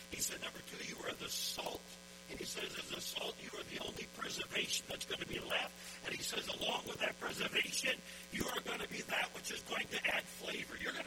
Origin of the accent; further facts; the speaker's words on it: San Diego, California, United States; as a little boy growing up in San Diego, California.